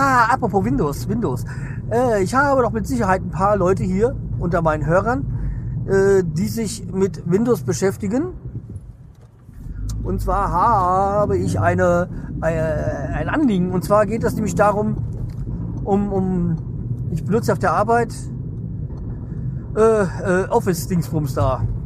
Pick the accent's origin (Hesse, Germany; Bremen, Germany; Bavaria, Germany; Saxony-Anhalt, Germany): Hesse, Germany; born there; wie ich als gebürtiger Hesse